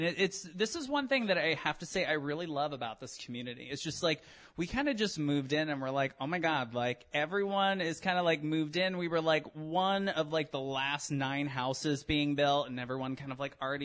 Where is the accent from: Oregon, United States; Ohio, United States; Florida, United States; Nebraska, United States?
Ohio, United States; Toronto; I grew up in Toronto, Ohio, which yes, there is a Toronto, Ohio for everyone like looking at me. It's fine. It's really a McDonald's and a Rite Aid.